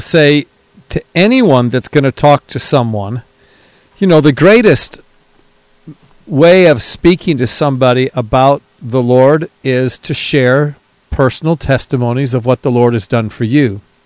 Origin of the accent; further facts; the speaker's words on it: Lewiston, New York, United States; I was actually from Lewiston, New York, which is right on the Niagara River.